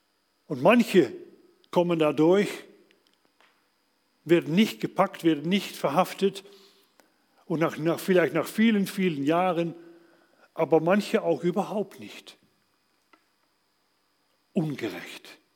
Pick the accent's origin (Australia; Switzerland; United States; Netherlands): Netherlands; now in Germany; In meiner Heimat Holland haben wir ein ganz anderes Gefühl für Gerechtigkeit als in Deutschland.